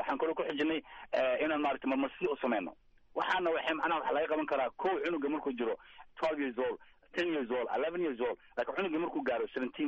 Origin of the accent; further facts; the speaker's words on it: Mogadishu, Banaadir, Somalia; waxaan ka imaaday xamar